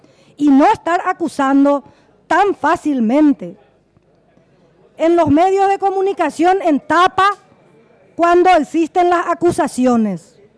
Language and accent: Spanish; Concepción, Paraguay; primero porque soy del departamento de Concepción